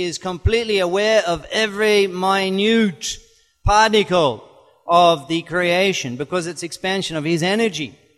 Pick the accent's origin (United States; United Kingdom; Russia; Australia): Australia; born there; I was born in Australia. There's only 20 million people in the whole of the country.